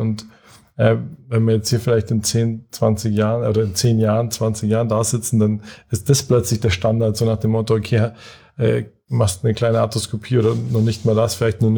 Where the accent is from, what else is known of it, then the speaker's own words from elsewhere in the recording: Munich, Bavaria, Germany; Ich bin ursprünglich aus München